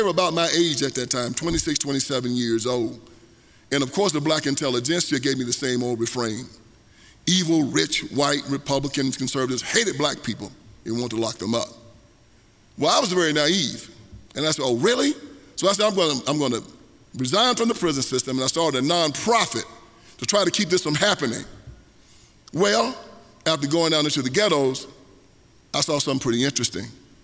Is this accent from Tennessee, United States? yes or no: yes; Tennessee, United States; We love football, we love basketball, we love rock and roll, we love gospel music. I came from West Tennessee